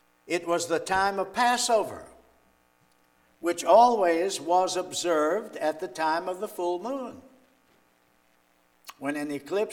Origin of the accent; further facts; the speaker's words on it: Harrisonburg, Virginia, United States; I remember some years ago, you might remember Louise is from Harrisonburg, Virginia. This is my hometown.